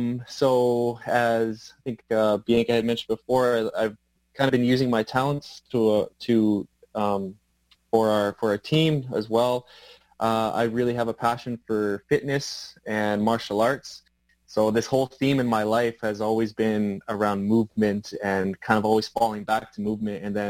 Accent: Victoria, British Columbia, Canada; I'm a person that didn't grow up in my home nation. I grew up in Victoria here.

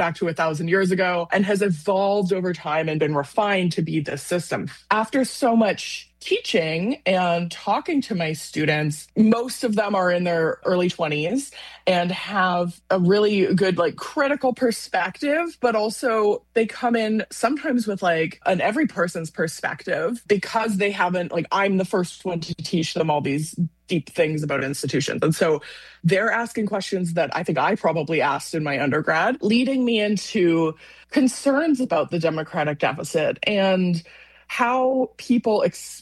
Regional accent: Canada; I think there was a time in my life as a Canadian institutionalist when I would have said, this is how the system works.

